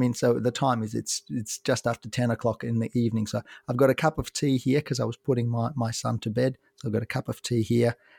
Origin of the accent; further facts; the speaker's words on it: Ukraine; now in Melbourne, Australia; I mean, my background, I'm from Ukraine originally.